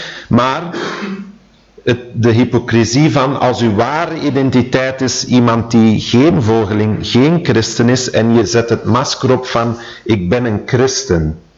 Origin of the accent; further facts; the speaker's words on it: Flanders, Belgium; Wij als Vlamingen zijn daar specialist